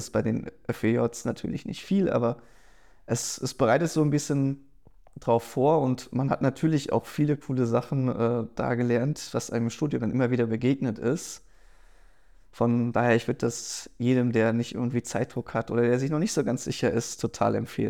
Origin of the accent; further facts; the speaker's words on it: Baden-Württemberg, Germany; Ich komme eigentlich aus dem Schwarzwald und eben durch diese Vogelfaszination bin ich am Stettiner Haff gelandet